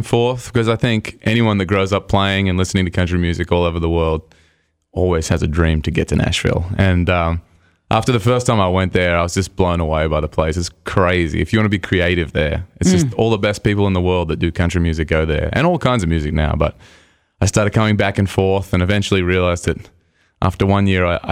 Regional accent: Newcastle, New South Wales, Australia; when I saw a guy play in my hometown of Newcastle, a couple of hours north of Sydney

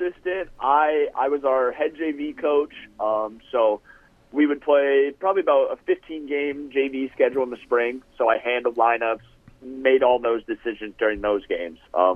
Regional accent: Montana, United States; also born or lived in Florida / Michigan; I mean, I'm from Montana. I've been down in Florida, been in Michigan. I coached for a summer in California.

